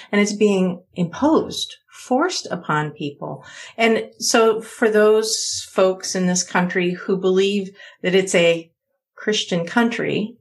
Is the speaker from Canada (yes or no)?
yes; Canada; in my view as a Canadian